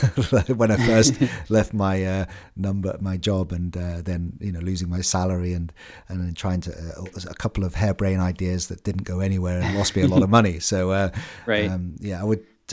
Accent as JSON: {"language": "English", "country": "United Kingdom", "said": "I'm a Brit."}